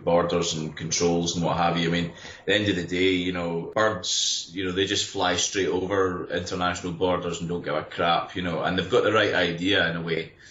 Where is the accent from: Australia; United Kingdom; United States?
United Kingdom; Scotland; I think the language probably was what awoke in me again the concept of being a Scot as strongly as I am.